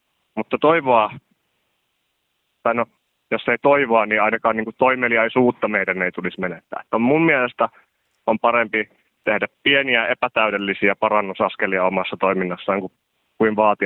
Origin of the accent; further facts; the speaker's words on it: Rovaniemi, Lapland, Finland; now in Helsinki, Finland; kun minä olen vaikka kotoisin Rovaniemeltä ja nykyään olen Helsingissä asuva opiskelija